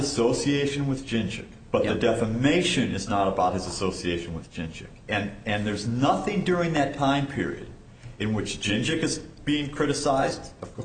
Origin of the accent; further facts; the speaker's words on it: Chicago, Illinois, United States; Elmer Gertz was a well-known, famous civil rights lawyer in my hometown, Chicago.